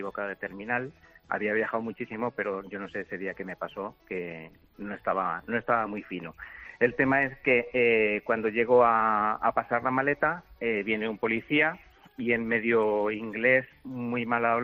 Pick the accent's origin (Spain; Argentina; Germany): Spain; Castilla-La Mancha; Pues yo primero decir que soy un fósforo manchego casado con una andaluza